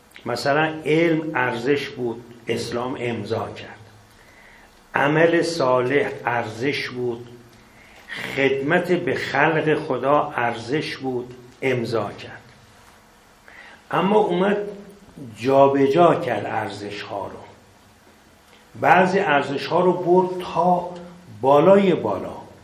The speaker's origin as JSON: {"language": "Persian", "country": "Iran", "said": "حالا نه اینکه من ایرانی هستم، شما ایرانی هستید"}